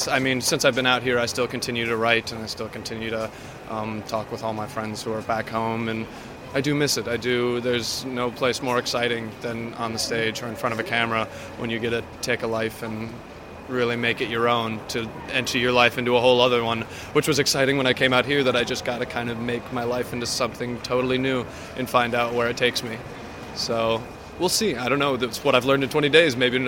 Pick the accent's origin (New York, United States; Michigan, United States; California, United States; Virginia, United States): California, United States; Los Angeles; And I'm like, I'm from Los Angeles.